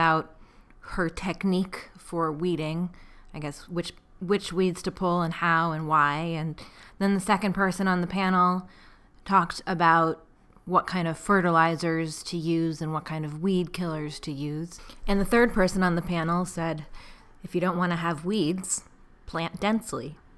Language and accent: English; New York City, New York, United States; Now, I say this as a New Yorker with a New York dog and a New York training business, and so I haven't trained dogs so much in other places. I haven't really lived in that many other places